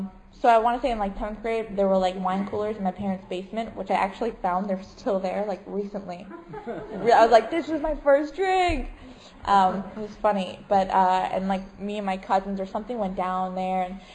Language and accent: English; Lindenhurst, New York, United States; I grew up on Long Island, like I said, in the South Shore and Lindenhurst.